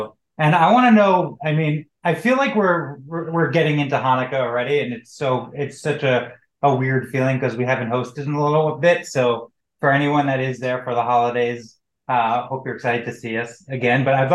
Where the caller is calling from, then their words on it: Boston, Massachusetts, United States; And I'm coming in from Boston, Massachusetts.